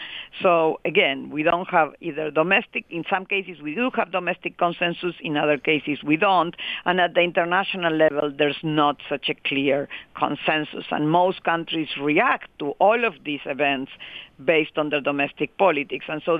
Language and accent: English; Argentina; I'm originally from Argentina, and I do remember the days as a kid of the military regime.